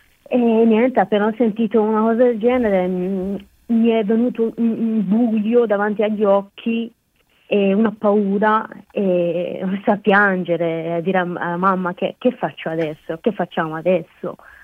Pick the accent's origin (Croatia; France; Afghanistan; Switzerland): Afghanistan; Italian is a second language; now in Italy; ho dovuto lasciare il mio paese, la mia famiglia, solo e solo per libertà, per poter giocare, perché avere una vita normale, ecco.